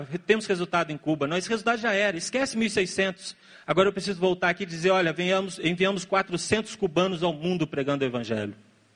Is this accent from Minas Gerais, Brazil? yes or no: yes; Minas Gerais, Brazil; Eu sou mineiro, só sou bobo, mas não sou bobo.